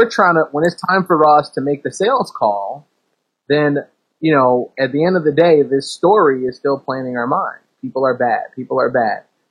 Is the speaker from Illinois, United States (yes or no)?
yes; Chicago, Illinois, United States; I'm from Chicago.